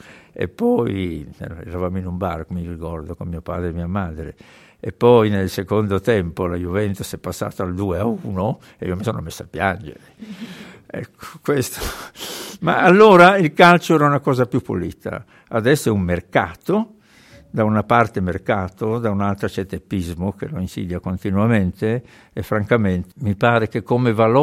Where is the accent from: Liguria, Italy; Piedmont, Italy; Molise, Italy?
Liguria, Italy; Genoa; fin da bambino, siccome sono genovese, la mia famiglia è genovese